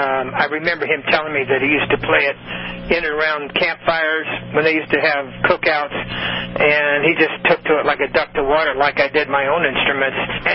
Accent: California, United States; now in Tennessee, United States; I'm originally from California, but I take pride in the fact that I've lived in Tennessee almost 40 years, and I have a Tennessee bride and two Tennessee sons, so I guess you could say that I've sort of adopted the South

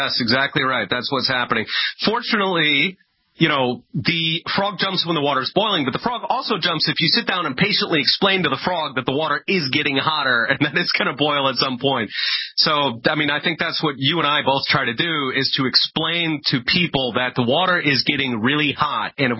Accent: Philadelphia, Pennsylvania, United States; I grew up in Philadelphia, and you walk through like South Philly and you can see all the street corners.

